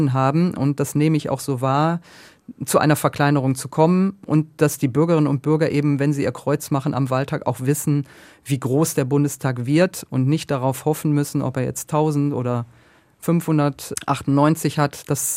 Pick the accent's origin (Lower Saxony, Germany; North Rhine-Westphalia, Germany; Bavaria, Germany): North Rhine-Westphalia, Germany; Ich komme aus dem Ruhrgebiet